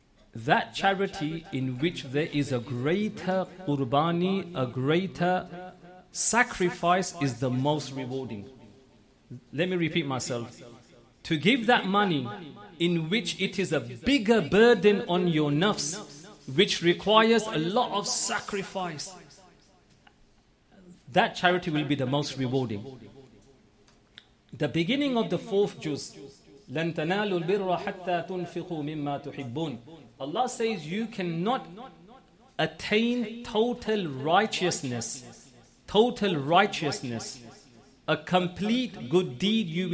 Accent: Forest Gate, London, United Kingdom; Gigi, I know I'm from Forest Gate, but just support me.

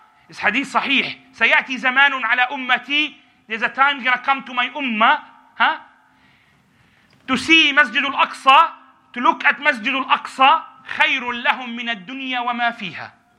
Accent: England, United Kingdom; English is a second language; as I'm from England

